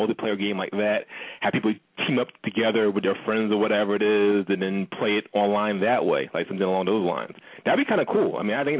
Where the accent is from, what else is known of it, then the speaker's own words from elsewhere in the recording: Manhattan, New York, United States; from Manhattan.